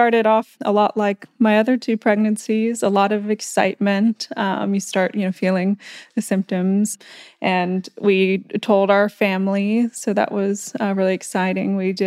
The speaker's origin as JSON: {"language": "English", "region": "Texas", "country": "United States", "tie": "born or raised there", "said": "And my husband and I are both Texans, Justin of several generations. I was raised here in Texas as well."}